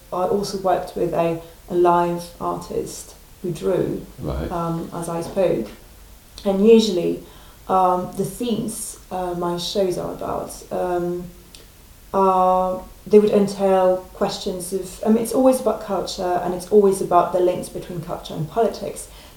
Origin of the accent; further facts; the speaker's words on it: Brittany, France; also born or lived in Paris / Lyon; so I'm from Brittany, I'm from the Gallo country, but I grew up abroad, I mean, outside of Brittany, in the mainly, I mean, Paris and then the Lyon and the southeast of France.